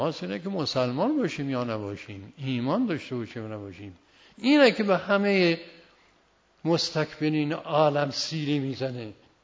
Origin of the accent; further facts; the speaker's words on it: Iran; این منو دید و شناخت که ما ایرانی هستیم